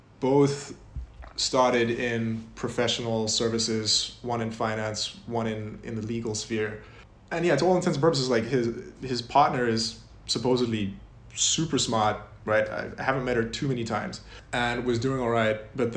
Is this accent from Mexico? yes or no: no; South Africa; So yeah, I'm South African, right? But even among South Africans, I come from a subgroup of a subgroup. I'm a white South African, which is less than 10% of the population. And amongst that, I'm an English South African.